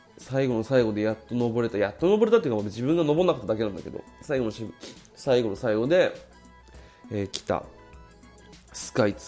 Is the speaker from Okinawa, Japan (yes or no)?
yes; Okinawa, Japan; なんかこう沖縄から来た時の気持ちというか